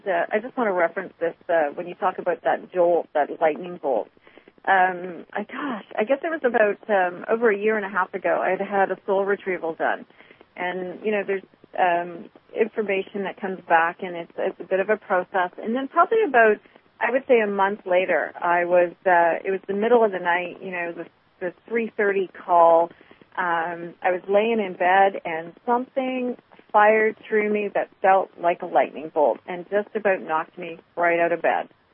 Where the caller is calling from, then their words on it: Minnesota, United States; I'm from calling from Minnesota.